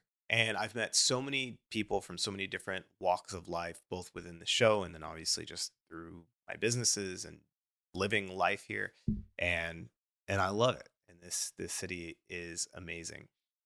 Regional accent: Dallas, Texas, United States; now in Houston, United States; I grew up in Dallas and was bred to hate Houston. Right? It was just a brainwashing that was a part of the curriculum as you grow up in Dallas. And then we move here in 2014.

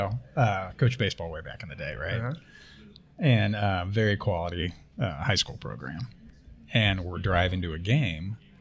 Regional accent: Indiana, United States; when I was a kid, backyard, growing up in Indiana, right?

